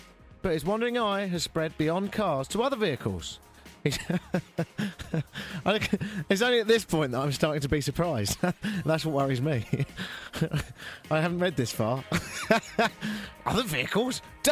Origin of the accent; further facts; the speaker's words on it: Brighton, South East England, United Kingdom; I'm not just saying this because you're on the phone and we're both from Brighton